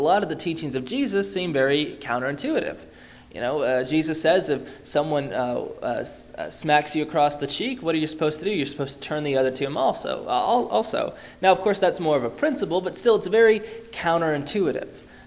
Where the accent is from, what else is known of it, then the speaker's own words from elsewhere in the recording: Athens, Alabama, United States; I grew up in Athens, Alabama, and the roads are quite literally straightforward.